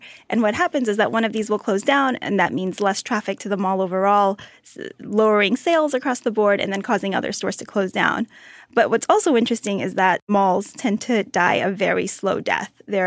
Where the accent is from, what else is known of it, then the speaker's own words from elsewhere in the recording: Austin, Texas, United States; I grew up in Austin, Texas, you grew up in Miami